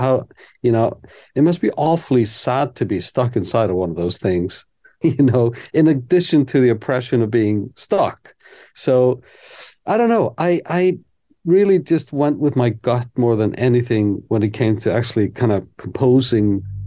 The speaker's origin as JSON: {"language": "English", "country": "Iceland", "second_language": "English", "said": "I mean, she is half Swedish, half English, and I'm from Iceland. And so there's the Scandinavian connection."}